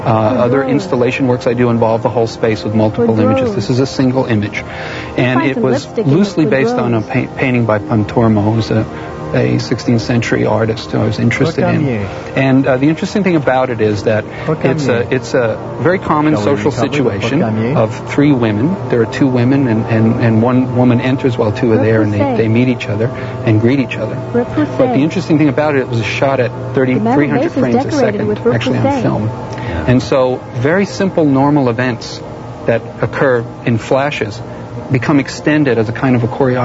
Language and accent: English; Queens, New York, United States; I mean, you know, when I was a kid, I was the class artist. You know, I grew up in Queens.